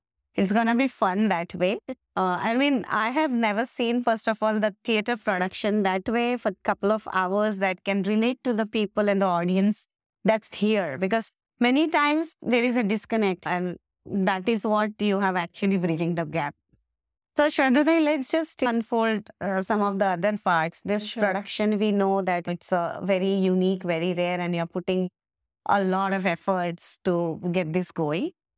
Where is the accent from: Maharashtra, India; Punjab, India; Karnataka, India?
Maharashtra, India; Pune; moved away as an adult; So for example, if I come from Maharashtra, Pune